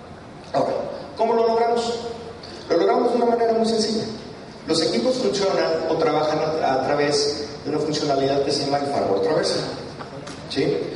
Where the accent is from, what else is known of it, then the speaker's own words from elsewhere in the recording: Guadalajara, Jalisco, Mexico; yo vengo de Guadalajara